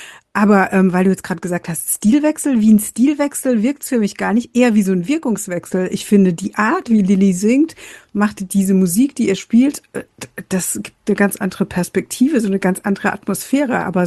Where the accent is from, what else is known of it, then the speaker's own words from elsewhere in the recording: Rhineland-Palatinate, Germany; Ja, ich komme ja aus der Pfalz und ein Schorle ist bei uns eigentlich so eine gute Mischung